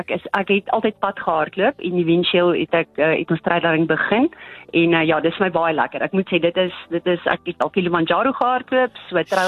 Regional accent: Kroonstad, Free State, South Africa; Ek is van Kroonstad af.

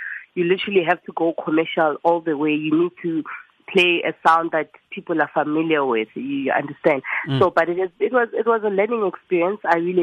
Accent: South Africa; I think those experiences has made me be so grateful to be born and bred in South Africa.

